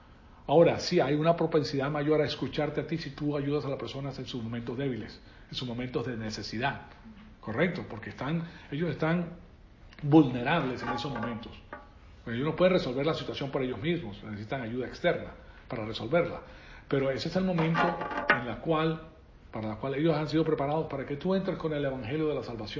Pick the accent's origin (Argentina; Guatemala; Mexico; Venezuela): Venezuela; now in United States; el amor que yo tengo por Venezuela es grandísimo porque me crié en Venezuela. Tengo el terruño venezolano